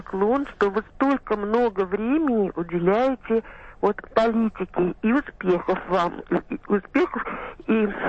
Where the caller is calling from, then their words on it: Obninsk, Kaluga Oblast, Russia; я из Обнинска